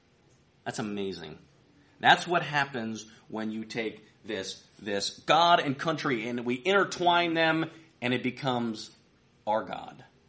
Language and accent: English; United States; But when I get so consumed with that I'm an American, that's idolatry.